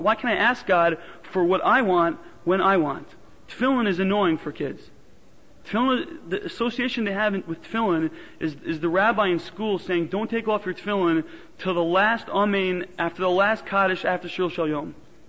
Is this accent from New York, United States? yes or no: yes; Queens, New York, United States; also born or lived in Teaneck; I grew up in Queens and then in Teaneck as a congregant at Przanski Shuls.